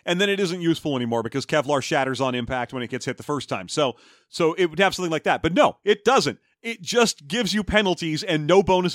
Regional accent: United States; I use Google as a verb for looking things up. I'm an American, damn it.

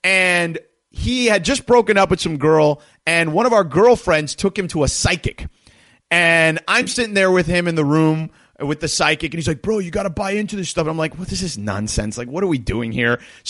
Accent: Miami, Florida, United States; And again, I grew up in Miami where, look, there's some people that practice some, let's just call it voodoo, right?

